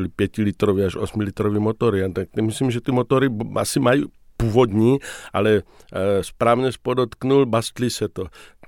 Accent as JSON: {"language": "Czech", "town": "Brno", "region": "South Moravian Region", "country": "Czechia", "said": "Emigraci, když jsme Brňáci spolu mluvili"}